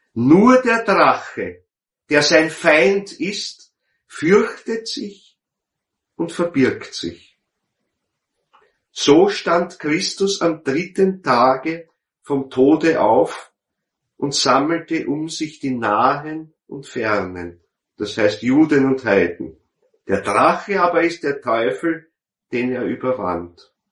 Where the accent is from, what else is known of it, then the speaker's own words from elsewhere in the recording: Austria; Ja, da brauchen wir als Österreicher nicht weit gehen